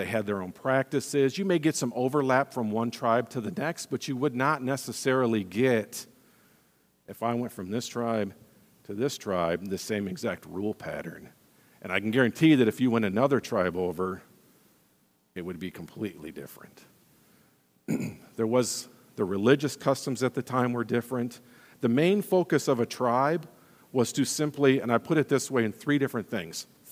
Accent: United States; this is hard for us as Americans to grasp

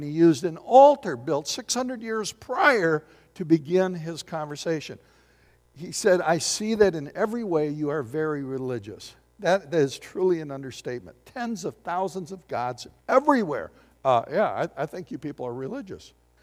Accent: Michigan, United States; I was on vacation. I'm from Michigan.

